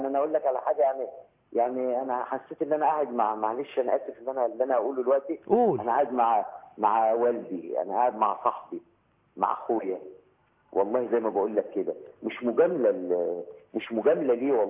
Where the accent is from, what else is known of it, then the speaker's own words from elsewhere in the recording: Port Said, Port Said Governorate, Egypt; انا بورسعيدي